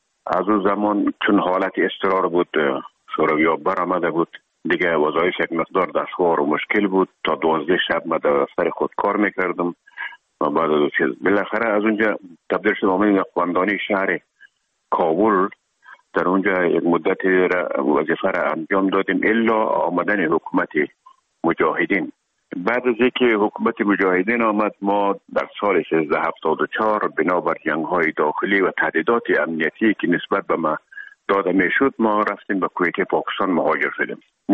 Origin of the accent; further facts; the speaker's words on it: Herat, Afghanistan; now in Kabul, Afghanistan; مدتی که ما در کابل آمدیم، خوزمان از هرات که آمدیم به اکادمی نظامی